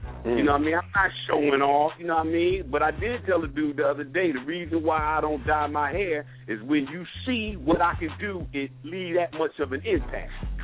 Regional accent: Trenton, New Jersey, United States; because we're from Trenton, where Ike Williams is from.

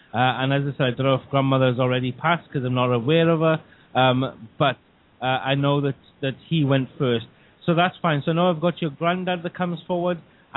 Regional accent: Wales, United Kingdom; we're all from South Wales.

